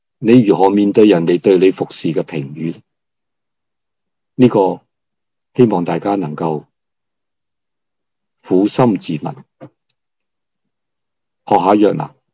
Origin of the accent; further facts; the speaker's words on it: Hong Kong; 细个喺香港嘅时候长大咧